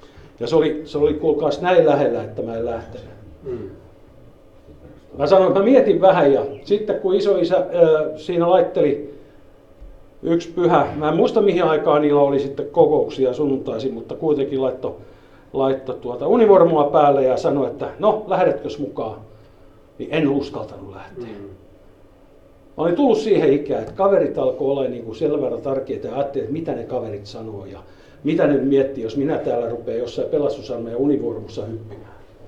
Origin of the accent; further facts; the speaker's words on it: Helsinki, Uusimaa, Finland; kun me muutettiin sieltä Helsingistä, syvältä Kruununhaasta pois, niin ei vielä päästy kyllä Kehä Kolmosen ulkopuolelle, mutta sisäpuolelle, kun se oli maaseutuu siihen aikaan 60-luvun alkupuolella.